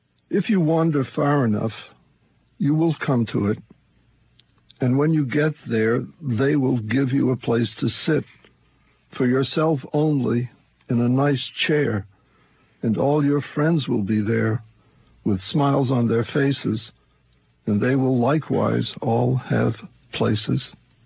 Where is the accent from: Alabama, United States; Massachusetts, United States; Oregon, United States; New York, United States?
Massachusetts, United States; West Acton; It's we grew up in West Acton, Massachusetts, and my mother was the town nurse in the Actons, and one of the places that was dear to us was the old the bridge, et cetera.